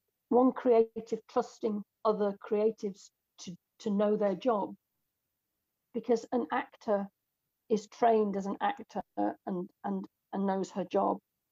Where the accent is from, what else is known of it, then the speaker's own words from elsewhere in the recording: England, United Kingdom; now in Scotland; I live in Scotland. You can tell from my voice probably that I'm English. I live in Scotland